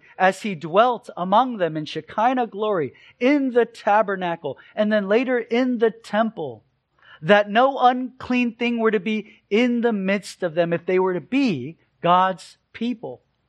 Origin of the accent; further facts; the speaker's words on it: Sunnyvale, California, United States; It's because I grew up in the South Bay. And whenever I'm asked specifically where, I'll say Sunnyvale, Cupertino.